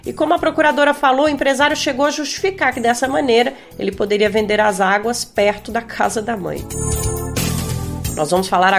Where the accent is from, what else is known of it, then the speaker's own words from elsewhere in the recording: Brasília, Federal District, Brazil; eu sou de Brasília, fui criada na capital federal.